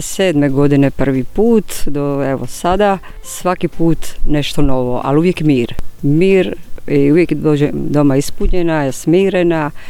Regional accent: Biograd na Moru, Zadar County, Croatia; rodom iz Župe Biograd Svete Stošije Mučenice.

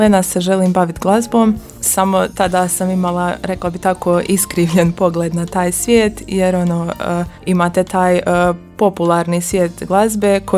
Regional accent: Vitina, Federation of Bosnia and Herzegovina, Bosnia & Herzegovina; dolazim iz Vitne kod Ljubuškog.

